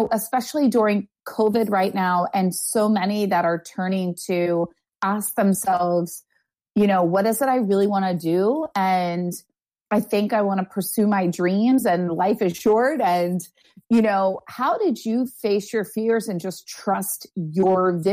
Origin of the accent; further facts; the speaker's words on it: United States; I was born and raised in America.